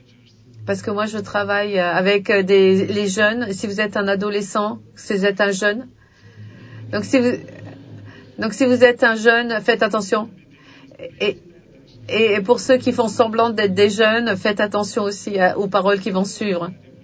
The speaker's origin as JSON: {"language": "French", "town": "Brașov", "region": "Brașov County", "country": "Romania", "said": "Bonjour. Je viens de Brașov, en Roumanie."}